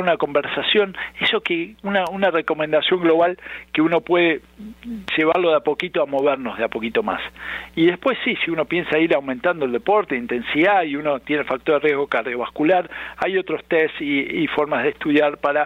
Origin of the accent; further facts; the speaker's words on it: Argentina; como te comentaba, yo soy argentino, nos vamos a dormir bien tarde